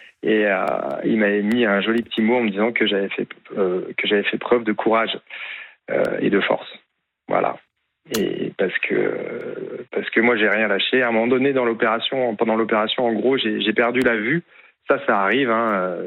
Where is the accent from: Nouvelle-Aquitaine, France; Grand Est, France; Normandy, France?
Grand Est, France; Nancy; first language French; je suis rentré chez moi à Nancy.